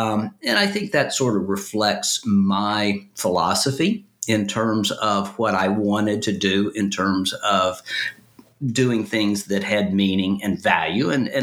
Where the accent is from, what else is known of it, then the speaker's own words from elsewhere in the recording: Little Rock, Arkansas, United States; I was born in Little Rock, Arkansas, spent my early years up until graduate school in Arkansas.